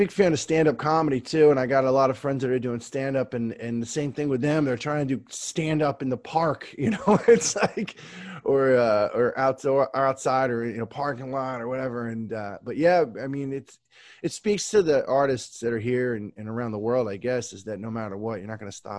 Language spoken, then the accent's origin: English; United States; I know I'm an American, but I have Irish ancestry and I know how to say it.